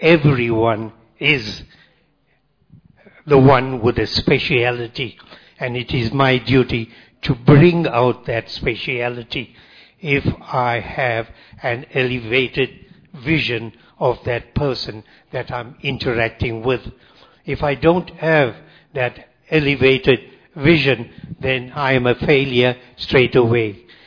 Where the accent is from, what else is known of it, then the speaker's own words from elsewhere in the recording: South Africa; and I come from South Africa.